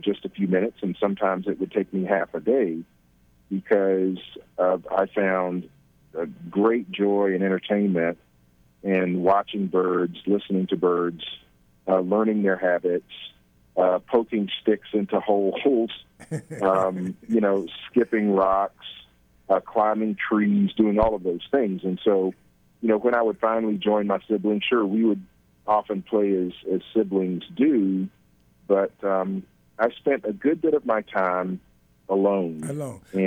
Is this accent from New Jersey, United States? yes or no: no; Edgefield, South Carolina, United States; Edgefield, South Carolina, which a lot of people have probably not heard